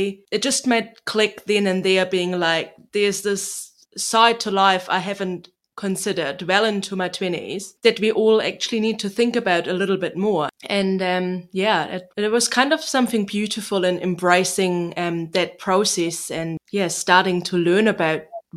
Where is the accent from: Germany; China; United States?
Germany; now in New Zealand; I grew up in Germany and we just go to the supermarket.